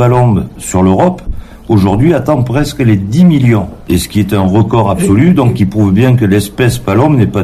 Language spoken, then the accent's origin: French; Nouvelle-Aquitaine, France; elle atterrit chez nous, en Gascogne, en Aquitaine, et elle passe l'hiver et elle hiverne ici.